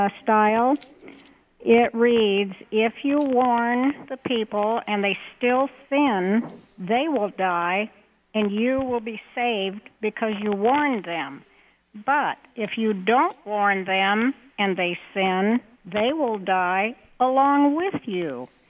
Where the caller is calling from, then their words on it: Marysville, Washington, United States; I am from Marysville, Washington.